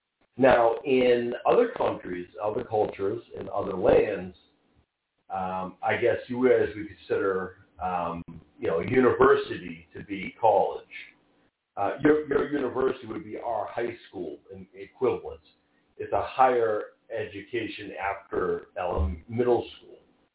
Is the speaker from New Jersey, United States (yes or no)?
no; Quincy, Massachusetts, United States; That was in my hometown of Quincy. And then we moved to Braintree, which is literally a town next to us, to our city.